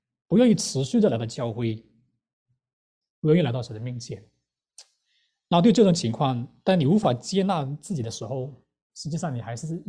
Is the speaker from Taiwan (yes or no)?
no; Wenzhou, Zhejiang, China; 我是温州人